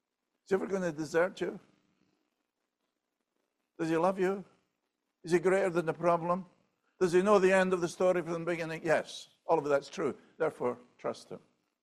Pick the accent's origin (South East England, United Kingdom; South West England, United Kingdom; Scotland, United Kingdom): Scotland, United Kingdom; I'm Scottish. We don't overemphasize that too much. You know, we're not as warm and fuzzy as most Americans